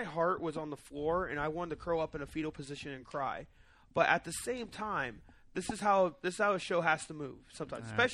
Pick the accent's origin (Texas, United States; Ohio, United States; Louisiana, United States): Ohio, United States; Columbus; when I walked in, I said, "Hey, I'm from Columbus, Ohio," and they said, "Oh yeah, that's where John Glenn's from."